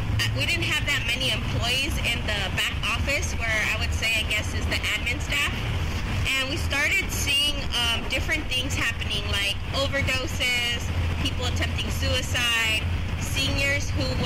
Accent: Los Angeles, California, United States; I actually was born and raised in Los Angeles. I've lived 10 years in the East Side, 10 years in Echo Park before it was trendy, and around 8 years in the San Fernando Valley.

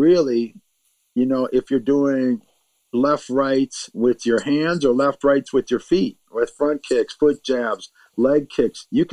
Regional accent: Madison, Wisconsin, United States; also born or lived in Los Angeles / New York / Chicago; Yeah, I'm from Madison, but I lived in L.A. for a long time. I lived in the South Bronx for a while, lived in Chicago for a while.

